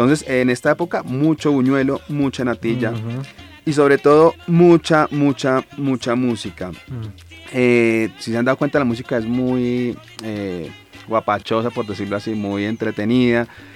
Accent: Bogotá, Colombia; De pronto lo digo desde mi experiencia como bogotano

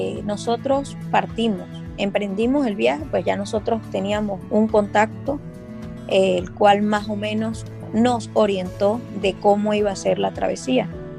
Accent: Venezuela; moved away; recordando que yo salí de Venezuela hace 3 años y medio, 4 años

